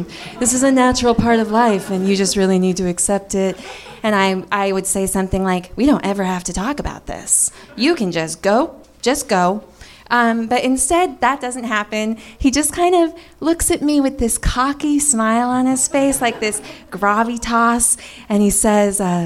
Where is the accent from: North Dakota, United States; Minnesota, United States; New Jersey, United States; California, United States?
California, United States; Santa Barbara; I come from Santa Barbara, and there's this being there.